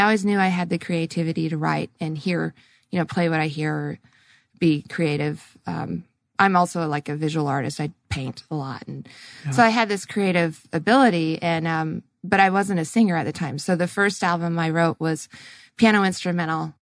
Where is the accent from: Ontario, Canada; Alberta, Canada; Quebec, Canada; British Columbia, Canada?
British Columbia, Canada; now in United States; I grew up in Canada, in British Columbia. You know, because I had family and stuff in Oklahoma, I decided to go to college, you know, in the States.